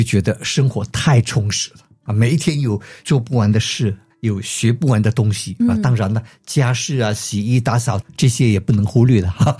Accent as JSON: {"language": "Chinese", "country": "Malaysia", "lives_now": "United States", "said": "我经常会回去马来西亚、新加坡呀。"}